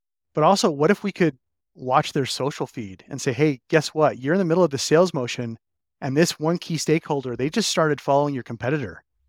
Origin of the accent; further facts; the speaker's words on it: Detroit, Michigan, United States; I think about growing up in Detroit, I was there when the assembly lines workers were being replaced by robotics.